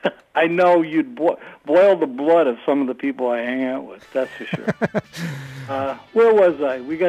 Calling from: Oakdale, New York, United States; Long Island, Oakdale.

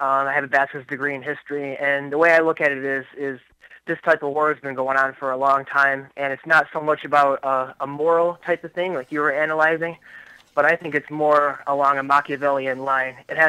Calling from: Michigan, United States; I'm calling from Michigan.

